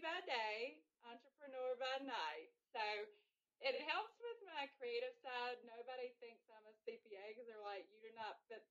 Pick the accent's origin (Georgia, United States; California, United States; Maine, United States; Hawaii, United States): Georgia, United States; Savannah; And then also, growing up in the Savannah area, my grandmother's sister lived in Beaufort, South Carolina. So during the summer times, I'd spend half the summer over there